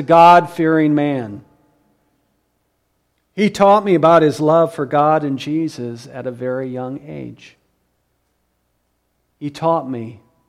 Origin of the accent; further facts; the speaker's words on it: Iowa, United States; now in Blue Lake, United States; I grew up in the Midwest. I grew up in Iowa in the cornfields. When I get up in the morning now, I look out my window and I don't see corn stalks.